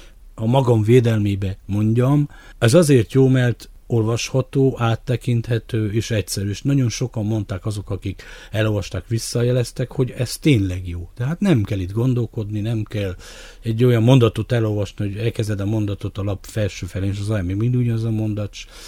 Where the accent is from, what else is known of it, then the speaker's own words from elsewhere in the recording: Romania; Na most eljutottunk oda, hogy 90 után azért, mert románi magyar vagyok, egymást kergettük a főtéren.